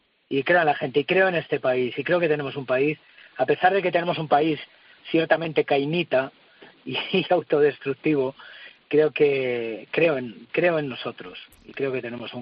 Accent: Montiel, Castilla-La Mancha, Spain; eso es Montiel, mi pueblo, donde he nacido y todavía sigo jugando, ¿no?

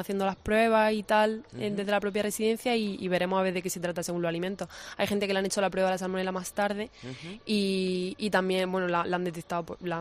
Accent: Almería, Andalusia, Spain; Yo es que soy de Almería

